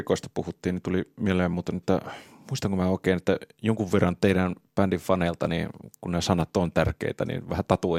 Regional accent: Tampere, Pirkanmaa, Finland; Kyllä, mä oon Tammelasta syntyjä, niin tiedän kyllä.

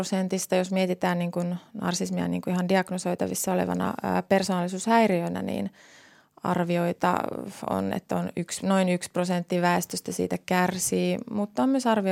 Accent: Tornio, Lapland, Finland; now in Helsinki, Finland; minä olen Torniosta kotoisin. 9 vuotta sitten muutin Helsinkiin töiden perässä.

